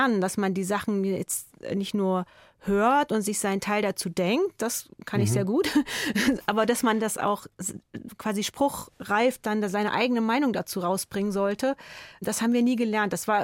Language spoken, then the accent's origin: German; East Germany, Germany; now in Munich, Germany; Ich bin ja nun auch schon lange in München, aber der Osten ist halt schon meine Heimat, würde ich sagen.